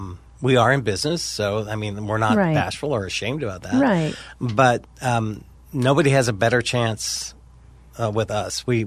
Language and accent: English; Montana, United States; I grew up in Eastern Montana, so mm-hmm. our summers we would go to Mount Rushmore